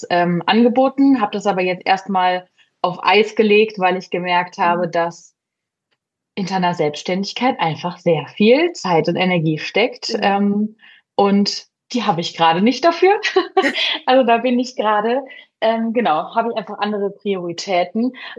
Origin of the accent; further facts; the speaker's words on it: Rhineland-Palatinate, Germany; ich bin 31, habe eine kleine Tochter, ich komme aus dem schönen Westerwald